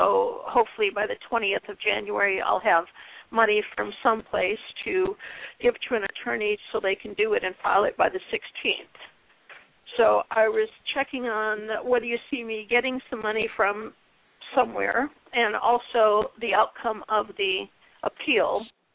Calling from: Phoenix, Arizona, United States; Phoenix, Arizona.

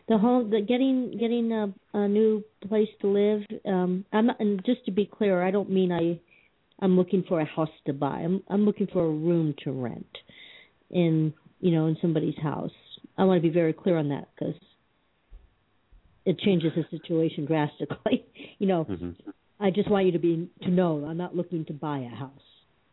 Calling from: Colorado, United States; Snowy Colorado.

